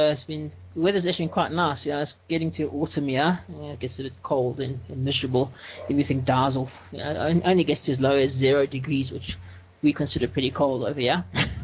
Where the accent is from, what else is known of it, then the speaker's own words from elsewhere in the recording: South Africa; I'm from South Africa and I'm an open source developer and solution architect.